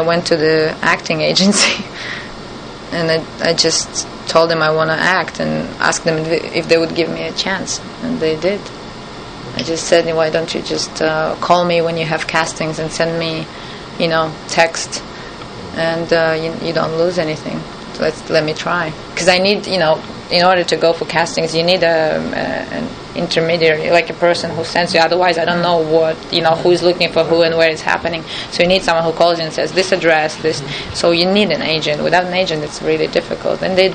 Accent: Ukraine; moved away; also born or lived in Paris; I grew up in Ukraine, and then I went to Paris in 1996.

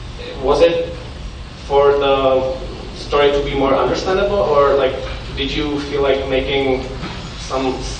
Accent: Czechia; I'm actually from Czech Republic, and I spent 10 years of my life under Soviet rule.

